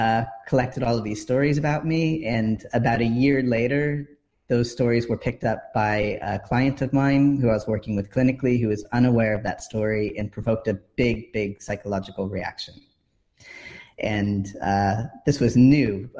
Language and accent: English; United States; now in United Kingdom; I'm originally from the States, and I was trying to work out a visa situation to stay here in the UK